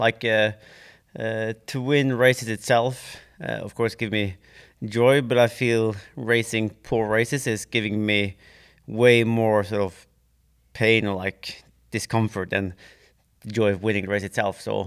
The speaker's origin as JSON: {"language": "English", "town": "Bergen", "region": "Vestland", "country": "Norway", "second_language": "English", "said": "I'm from Bergen, so it rains 2/3 of the year."}